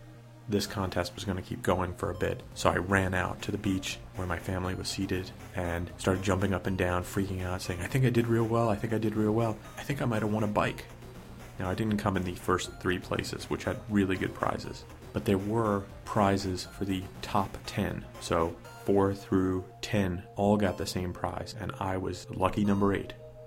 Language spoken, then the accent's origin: English; New Jersey, United States; I grew up in New Jersey. And a rite of passage for many New Jersey families is to spend time down the shore during the summer.